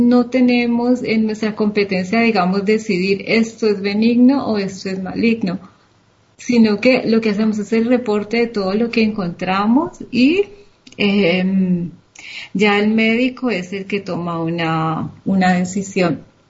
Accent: Colombia; por ejemplo en mi país, sí. Yo trabajé en el hospital, en uno de los hospitales de Cali

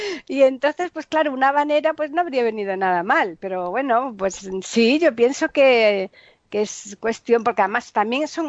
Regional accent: Seville, Andalusia, Spain; como yo soy de Sevilla

